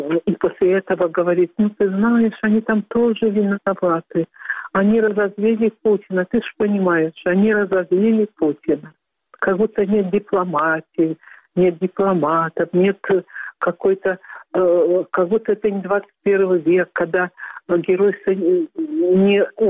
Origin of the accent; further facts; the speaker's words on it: Belarus; у меня отец белорус, а мать украинка, и я сама из Белоруссии